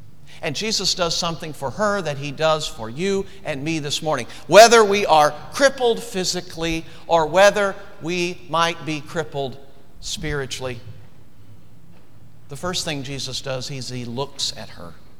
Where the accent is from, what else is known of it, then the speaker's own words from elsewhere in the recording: the South, United States; I came from the South to become president of Northern Seminary.